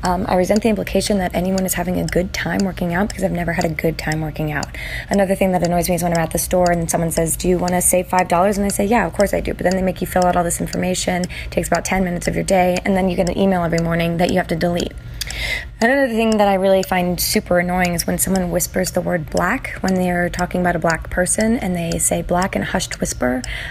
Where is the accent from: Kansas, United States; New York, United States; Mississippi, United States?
New York, United States; New York City; I grew up in New York City. I started acting when I was a small child.